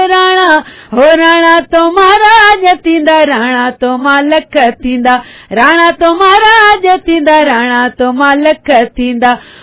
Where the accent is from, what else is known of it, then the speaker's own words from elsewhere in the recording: Sindh, Pakistan; मैं क्योंकि सिंध से बिलोंग करती हूँ